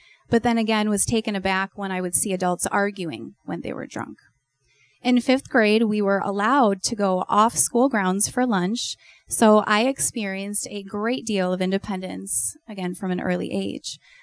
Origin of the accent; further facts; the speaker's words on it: Chicago, Illinois, United States; I was born in Chicago to my parents, 1985, to my parents, David and Eva, and was very close to my brother, Matthew, who was only 15 months older than myself.